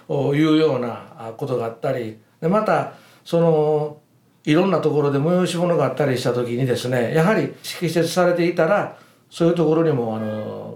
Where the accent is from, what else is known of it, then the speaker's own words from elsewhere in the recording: Osaka, Japan; 私はあの生まれも育ちもこの大阪市生野区というところで、はい、生まれ育っておりまして、